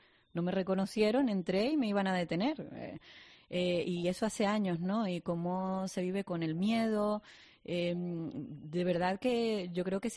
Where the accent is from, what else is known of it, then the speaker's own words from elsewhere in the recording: Canary Islands, Spain; como canarios que somos